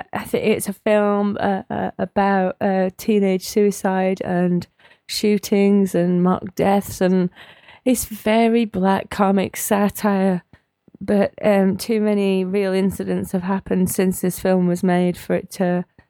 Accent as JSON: {"language": "English", "country": "United Kingdom", "said": "I suspect as British people who've gone through a school system where none of this is a risk at all."}